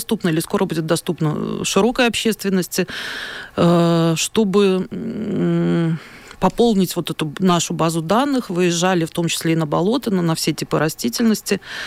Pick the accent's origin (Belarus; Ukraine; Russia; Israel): Belarus; Это же вот мы, белорусы, так сказать.